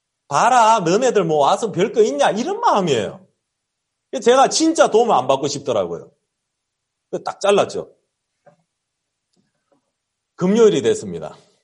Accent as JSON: {"language": "Korean", "country": "South Korea", "lives_now": "United States", "said": "제가 한국에서 온 선교사인데"}